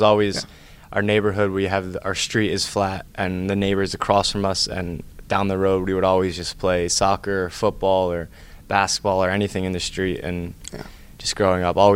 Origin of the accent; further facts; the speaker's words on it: Berwyn, Pennsylvania, United States; Berwyn, Pennsylvania.